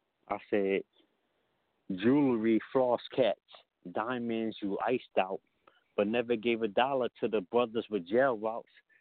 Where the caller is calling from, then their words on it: Camden, New Jersey, United States; I'm coming from Camden, New Jersey.